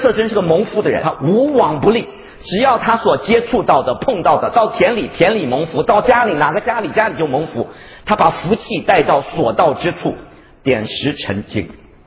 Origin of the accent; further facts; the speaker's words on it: China; 尤其我们中国人啊